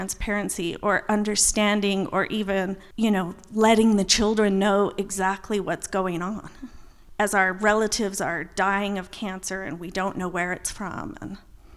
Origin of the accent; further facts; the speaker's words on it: Salt Lake City, Utah, United States; growing up in Salt Lake as a child, like, I was terrified of the Dugway Proving Grounds